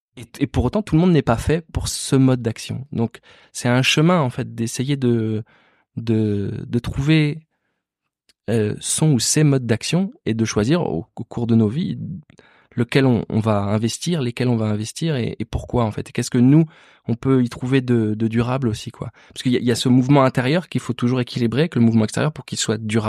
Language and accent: French; Morlaix, Brittany, France; born there; Moi, je suis né à Morlaix, quoi. Donc c'est à côté.